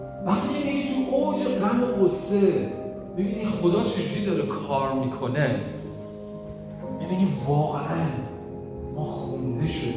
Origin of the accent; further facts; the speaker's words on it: Iran; ما هم ایرانیم، ما هم جز اون قوم هستیم.